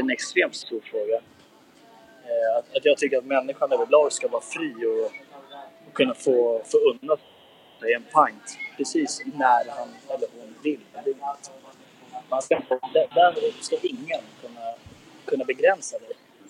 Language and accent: Swedish; Sweden; Nej, det är jag inte. Jag är helt svensk.